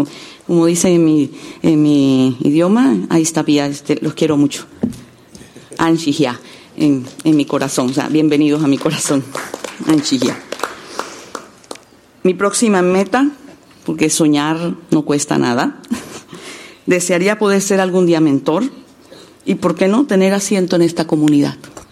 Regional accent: La Guajira, Colombia; Específicamente vengo de la región de La Guajira, en la costa Caribe. Pertenezco a la etnia Wayú, la más numerosa de Colombia, que está localizada entre Colombia y Venezuela y es conocida como la Gran Nación Wayú.

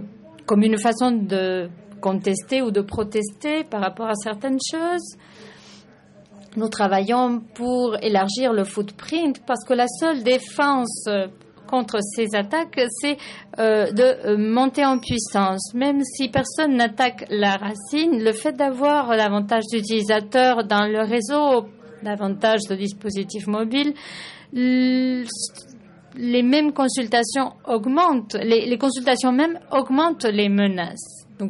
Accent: Kenya; Je suis boursier. Je viens du Kenya.

